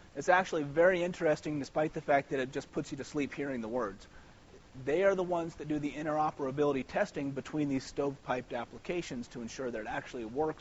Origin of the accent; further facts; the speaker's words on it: Tampa, Florida, United States; It's like being I'm from Tampa.